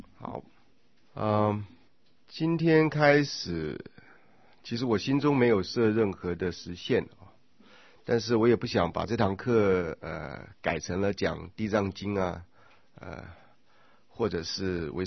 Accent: China; 再加上我们中国人就背着5000年的那个儒家的包袱啊

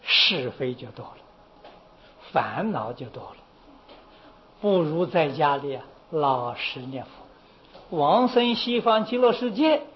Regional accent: China; 我们就是我们中国人常讲

